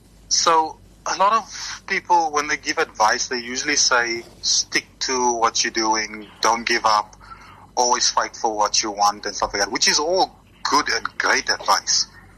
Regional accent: Paarl, Western Cape, South Africa; I'm born and bred in the Boland, Paarl. And yeah, it will always be my hometown. My whole family is in Paarl.

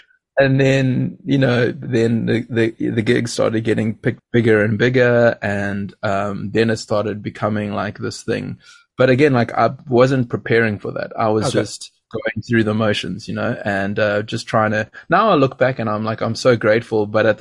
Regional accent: Durban, KwaZulu-Natal, South Africa; But growing up where I grew up in Durban.

